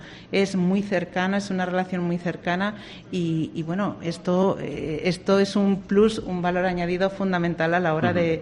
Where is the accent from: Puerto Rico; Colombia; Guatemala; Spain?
Spain; Ciudad Real, Castilla-La Mancha; todos los castellano-manchegos, yo lo soy de Ciudad Real